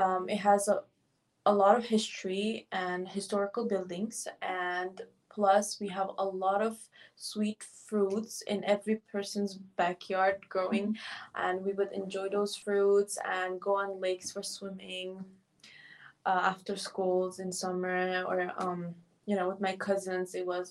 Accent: Tashkent, Uzbekistan; English is a second language; Yes, so I am from Uzbekistan and specifically from the capital city called Tashkent. Yes, I was born and raised in my country for the most part of my life.

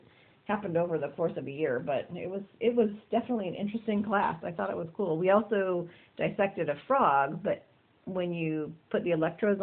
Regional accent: Tigard, Oregon, United States; I grew up in Tigard, Oregon, and I went to Tigard High School, as well as your dad.

